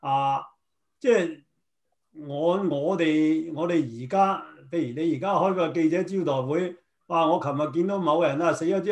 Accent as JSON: {"language": "Cantonese", "country": "China", "said": "或者我哋中國人東方嘅背景"}